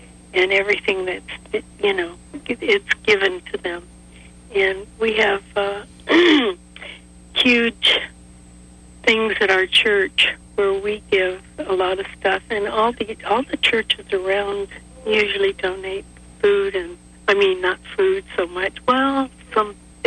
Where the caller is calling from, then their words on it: Montgomery, Alabama, United States; I'm calling from Montgomery, Alabama.